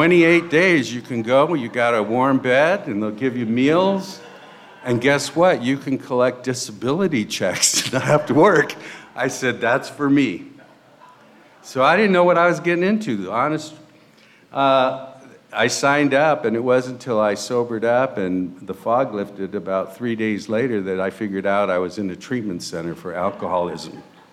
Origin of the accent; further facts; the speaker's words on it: San Jose, California, United States; also born or lived in Fresno; And I was born in Fresno, but my dad was a chronic alcoholic, and he was run out of town, and we ended up in San Jose, California, and that's where I grew up, in San Jose.